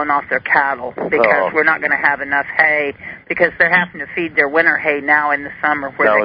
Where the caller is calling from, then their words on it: Tennessee, United States; Oh, from Tennessee.